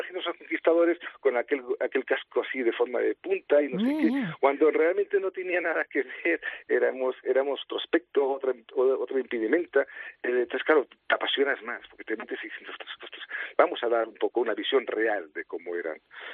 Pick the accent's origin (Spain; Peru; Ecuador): Spain; Catalonia; Tengo bastante disgusto con lo que está pasando en mi tierra. Muy, muy disgustado.